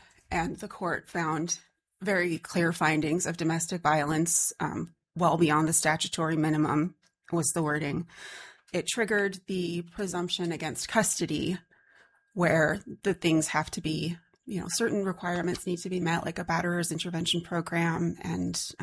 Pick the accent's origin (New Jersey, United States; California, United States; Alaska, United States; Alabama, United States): Alaska, United States; Kodiak; also born or lived in Anchorage; I'm a lifelong Alaskan. I grew up in Kodiak. I lived in Anchorage for about 18 years until I returned home with my three kids in 2021.